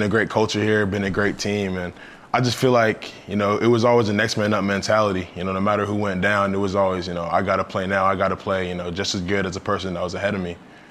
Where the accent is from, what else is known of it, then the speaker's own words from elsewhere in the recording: Charlotte, North Carolina, United States; You know, I'm from Charlotte, so I have a lot of friends that go to state as well.